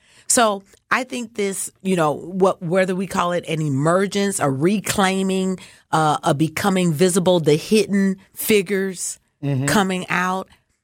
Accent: Mississippi, United States; I grew up on the Gulf of Mexico, the border of Mississippi and Alabama. I mean, I was in church Monday through Sunday, dude.

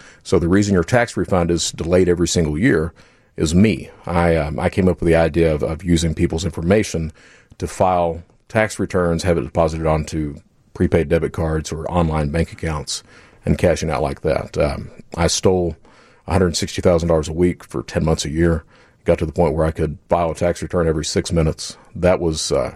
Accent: Kentucky, United States; I'm from Eastern Kentucky. So I come from a family of fraudsters.

